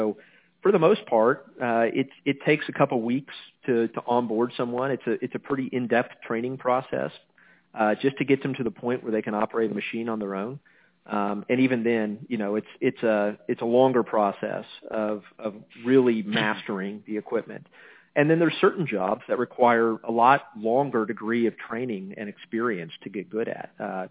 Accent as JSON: {"language": "English", "town": "Wichita", "region": "Kansas", "country": "United States", "tie": "born or raised there", "said": "But I grew up in Wichita, Kansas, and got a degree from Kansas State University in computer science"}